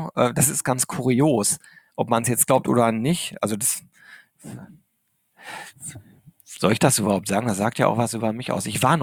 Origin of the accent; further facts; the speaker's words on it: Arnsberg, North Rhine-Westphalia, Germany; Ich bin im Sauerland groß geworden, in Arnsberg. Das ist so eine Kleinstadt. Die Arnsberger würden jetzt sagen, naja, so klein sind wir auch nicht. Also es ist kein Dorf, aber es ist eine Kleinstadt. Und damals, ich bin 69 geboren